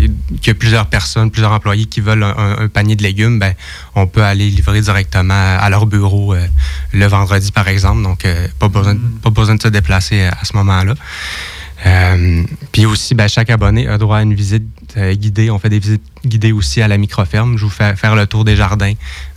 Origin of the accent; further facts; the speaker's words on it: Mashteuiatsh, Quebec, Canada; Moi, j'ai grandi ici, à Mashtoyach.